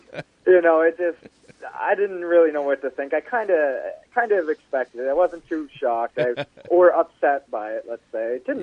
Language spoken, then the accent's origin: English; Waterloo, Ontario, Canada; growing up, I grew up in Waterloo, Ontario.